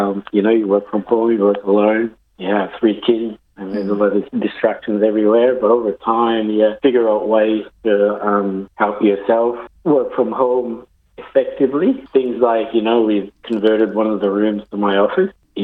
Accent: Philippines; As a Filipino, you're used to getting cooked for and all that when I was growing up.

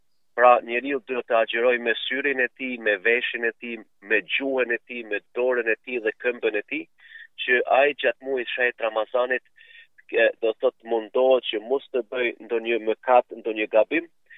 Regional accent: Kosovo; posaçërisht unë që jam nga Kosova kam përjetuar kur ka qenë lufta në Kosovë

